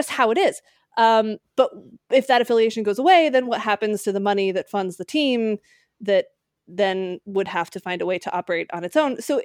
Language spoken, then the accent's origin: English; Park City, Utah, United States; I grew up in Park City, Utah. You have to go a long way to find baseball.